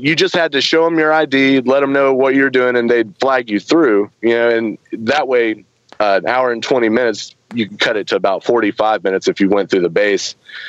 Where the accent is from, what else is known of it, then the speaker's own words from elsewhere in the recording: North Carolina, United States; Like I was saying, I grew up in Carteret County, North Carolina, which is right at the beach.